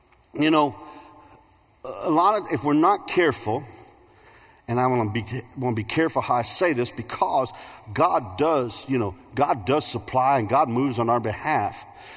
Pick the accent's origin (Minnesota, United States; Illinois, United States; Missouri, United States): Illinois, United States; I mean, for me as a St. Louis Cardinal fan, growing up in Central Illinois, where I was surrounded by Cardinal fans and Cubs, right in the area where it just washes over.